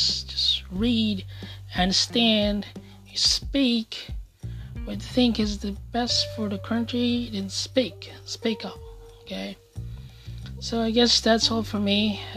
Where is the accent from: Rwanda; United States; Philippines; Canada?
Philippines; As a Filipino, our loyalty must be with our fellow Filipino, and not with a single person.